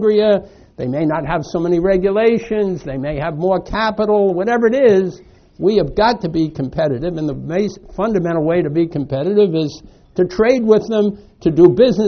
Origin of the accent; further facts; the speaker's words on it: Ireland; See, I'm Irish, and I'm very, very optimistic.